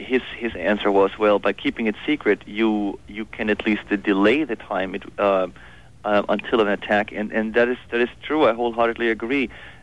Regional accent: San Diego, California, United States; born there; English is a second language; also born or lived in Europe; Actually, I'm a U.S. citizen. I was born in San Diego, despite the accent.

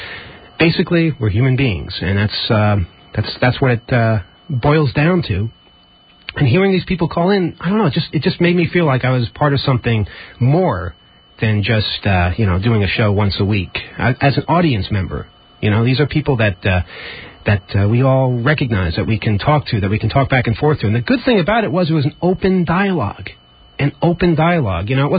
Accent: New York, United States; And the subject turned into, where are you from? And I said I was from New York.

